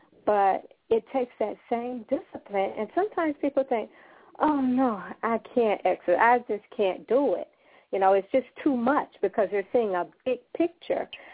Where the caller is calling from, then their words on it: Miami, Florida, United States; I'm calling in. … I'm calling in from Miami, Florida.